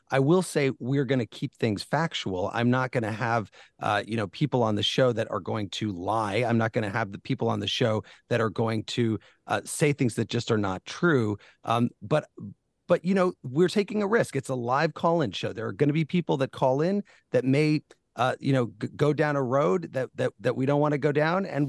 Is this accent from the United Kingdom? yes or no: no; Illinois, United States; people in Michigan, people in my home state of Illinois